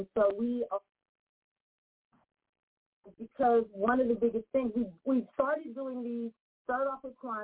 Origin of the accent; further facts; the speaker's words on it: Oakland, California, United States; from Oakland, California.